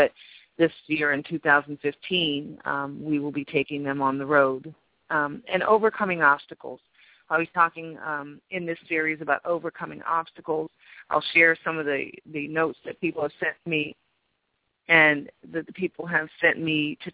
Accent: California, United States; now in Las Vegas, United States; Most of you know that I've lived in Vegas for the last several years, but I'm actually from the Bay Area.

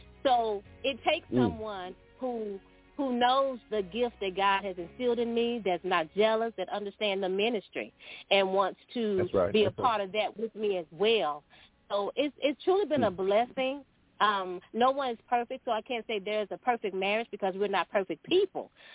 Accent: Camden, Arkansas, United States; now in Dallas, United States; My hometown is Camden, Arkansas now, but I live in Dallas, Texas.

